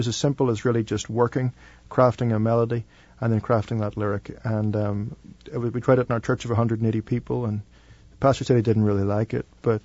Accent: Ireland; going to university in England. I was from Ireland.

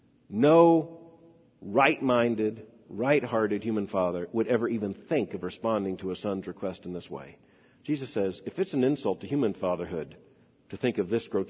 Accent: Lakeland, Florida, United States; born there; She mentioned I was born in Lakeland, Florida.

